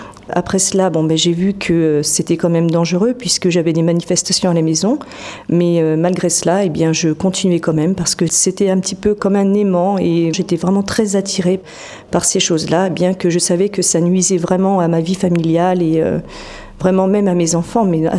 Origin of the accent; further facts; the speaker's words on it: Paris, Île-de-France, France; À l'origine, je suis parisienne, mais je suis arrivée à Cholet dans le Maine-et-Loire il y a maintenant 5 ans.